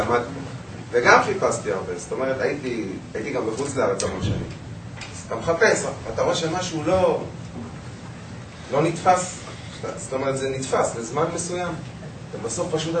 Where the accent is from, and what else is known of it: Holon, Tel Aviv District, Israel